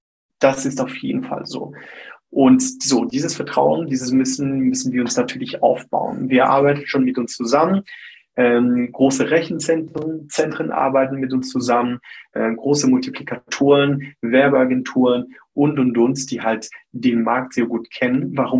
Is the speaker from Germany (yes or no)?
no; Switzerland; also born or lived in Brazil; ich bin zwar gebürtiger Brasilianer, aber in der Schweiz aufgewachsen. Also ich bin Schweiz-Brasilianer